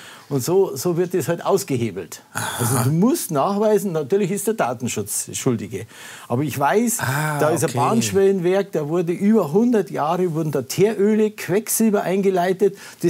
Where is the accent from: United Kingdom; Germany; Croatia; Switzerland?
Germany; Bavaria; ich komme aus dem Landkreis Ebersberg. Und da wohne ich seit 1987